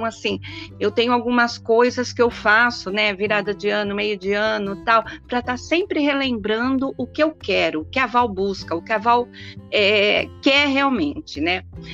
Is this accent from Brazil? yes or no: yes; Brazil; E eu, assim, eu sou brasileira, aquela italiana brasileira, como a maioria, né?